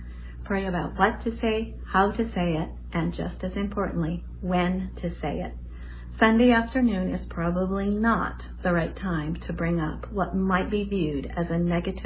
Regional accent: Hanford, California, United States; from Hanford, California.

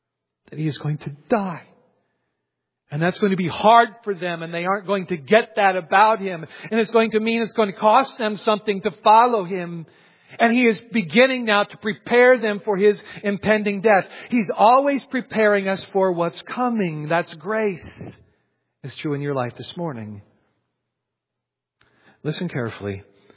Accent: Adrian, Missouri, United States; There are a few things that stick out in my memory about my hometown of Adrian, Missouri, like 1982.

